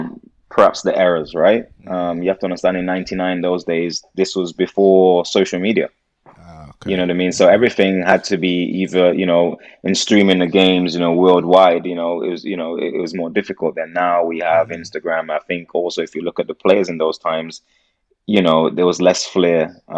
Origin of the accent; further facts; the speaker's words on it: Nottingham, East Midlands, United Kingdom; For me, growing up, the reason I'm from Nottingham